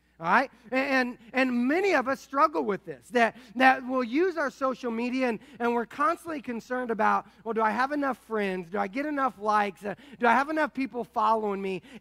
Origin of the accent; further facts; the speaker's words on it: Indianapolis, Indiana, United States; And then the Colts moved to our town. I grew up in Indianapolis, so I've always been a huge Colts fan